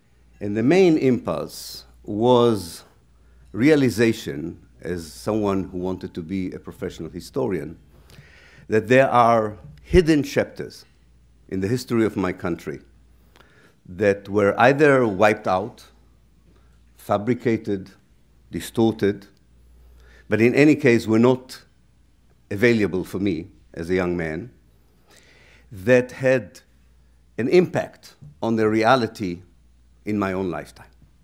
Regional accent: Haifa, Haifa District, Israel; English is a second language; I grew up in Israel and the city of Haifa as quite a normal Israeli Jewish boy, which included serving in the army

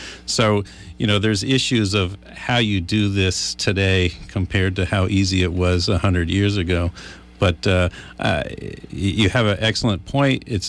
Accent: Pittsford, United States; Every time I drive through my hometown of Pittsford, there's a dam that used to have a hydro turbine on it 30, 40 years ago

